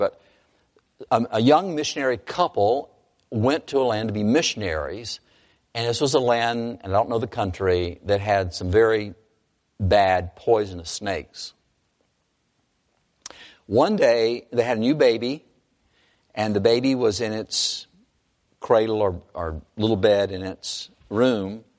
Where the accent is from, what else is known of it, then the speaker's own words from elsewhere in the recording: North Carolina, United States; I grew up in North Carolina, and copperheads are not to be played